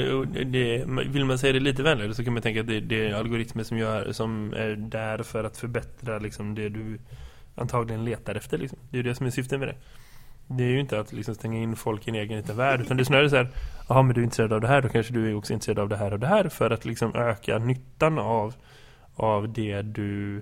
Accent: Sweden; also born or lived in United States; jag växte upp delar av min barndom i USA som på den tiden var lite så som i Sverige är idag. Tillgång till vad du vill när du vill. Det finns massa kanaler. Du behöver inte så... Jag flyttade hem till Sverige.

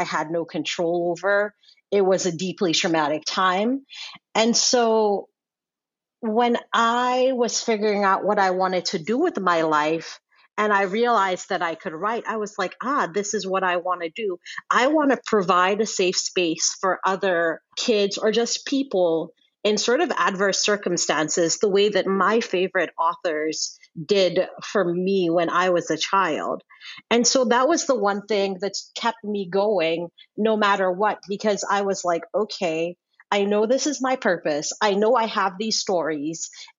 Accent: Sierra Leone; when I was growing up in Sierra Leone, again, it was a war. It was not a fun time.

